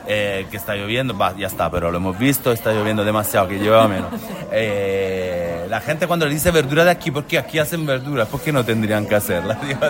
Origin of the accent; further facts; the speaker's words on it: Naples, Campania, Italy; yo vengo de una tierra que es un paraíso. Yo vengo de Nápoles, que por mí, ser de parte, es la ciudad más guapa del mundo.